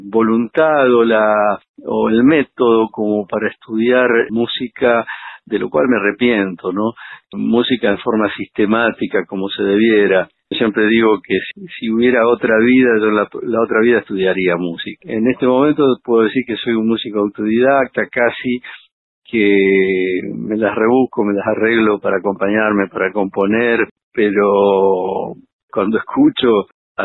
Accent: Venado Tuerto, Santa Fe, Argentina; Primero con una profesora de pueblo de mi ciudad natal, Venado Tuerto.

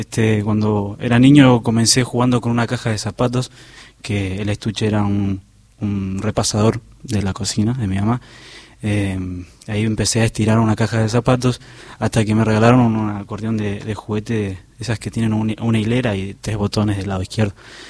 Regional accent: San Luis, Argentina; Y mi papá es de San Luis. Tengo la tonada de ese punto.

